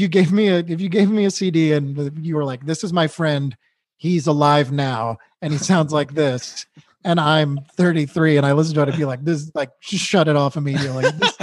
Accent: New England, United States; I grew up in New England, but you like meet someone from Philadelphia or from California, and that's really exotic

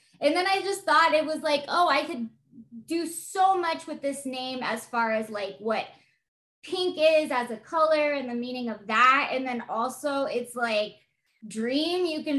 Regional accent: San Antonio, Texas, United States; born there; now in California, United States; San Antonio.

